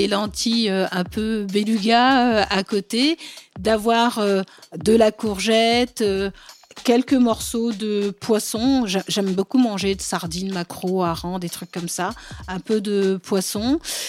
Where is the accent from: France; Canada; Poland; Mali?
Mali; Moi, je suis malienne d'origine.